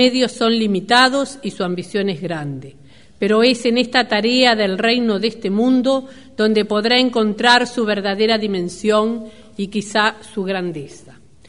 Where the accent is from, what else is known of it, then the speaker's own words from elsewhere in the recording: Uruguay; como ciudadana uruguaya